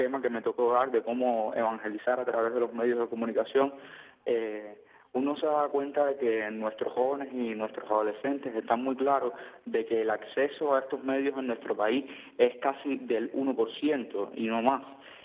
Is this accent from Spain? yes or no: no; Cuba; los problemas y a las situaciones que nosotros como cubanos estamos enfrentando